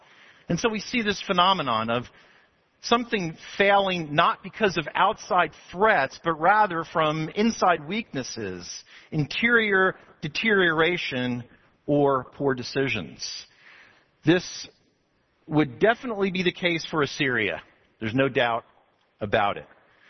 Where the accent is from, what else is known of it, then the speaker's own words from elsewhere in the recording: Bloomingdale, New Jersey, United States; e house that I grew up in Bloomingdale, New Jersey, we had a yellow birch tree in the backyard